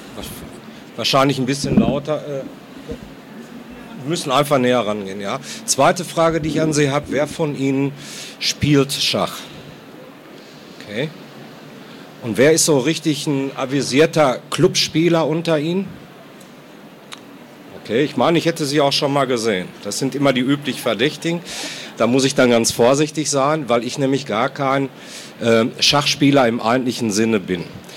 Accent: North Rhine-Westphalia, Germany; accent: Ruhrpott; An meinem Dialekt hören Sie, Ruhrpott. Ja, auch Borussen-Fan natürlich

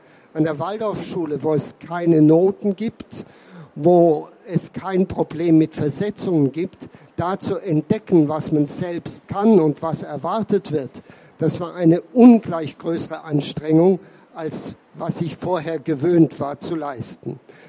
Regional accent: Vienna, Austria; Ich komme aus Wien. Ich war viele Jahre in Wien an der Waldorfschule tätig

